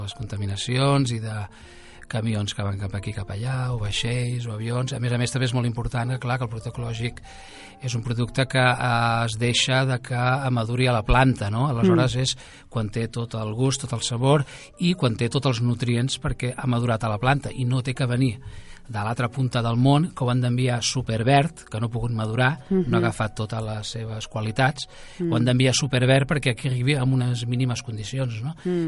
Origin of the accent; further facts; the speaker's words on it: Barcelona, Catalonia, Spain; d'unes 10-12 famílies molt conscienciades que érem de Nou Barris, som de Nou Barris